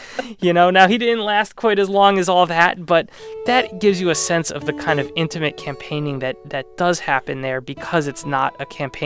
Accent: New Jersey, United States; I am a Jersey boy, born and bred in New Jersey. So, you know, I think that more of the country should take their lead from New Jersey

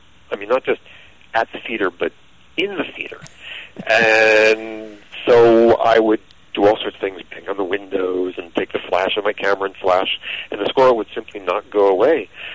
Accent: New York City, New York, United States; moved away as an adult; began when I moved to Washington back in the late 1980s, and I was living in an apartment by myself. I'm originally from New York City.

